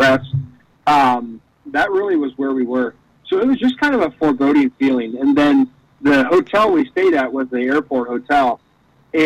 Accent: United States; And I think as an American, one thing we don't recognize is while we have our arguments with the news and media

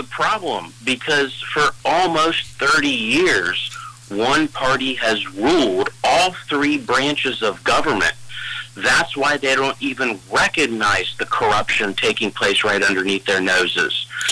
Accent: Marion, Ohio, United States; In places like Marion, my hometown, where people get up every day, they go to work, they go to church, and they cheer on their local sports team

